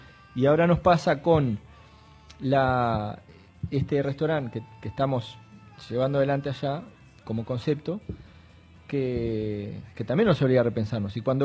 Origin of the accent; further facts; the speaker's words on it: Uruguay; somos uruguayos los que estamos ahí